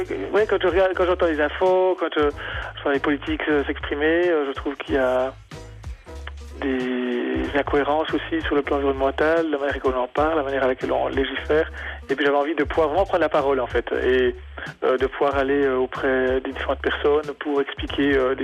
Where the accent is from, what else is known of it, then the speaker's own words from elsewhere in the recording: Jura, Switzerland; now in La Chaux-de-Fonds, Switzerland; donc j'habite la Chaux-de-Fonds, la Chaux. Je suis né dans les Franches-Montagnes, donc je suis jurassien d'origine, et c'est très important pour moi.